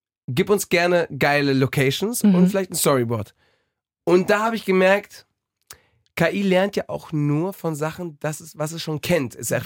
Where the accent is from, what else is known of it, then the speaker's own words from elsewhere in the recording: Spain; Einfach weil in Spanien, es ist schon dann sehr schwer, ich bin in Spanien aufgewachsen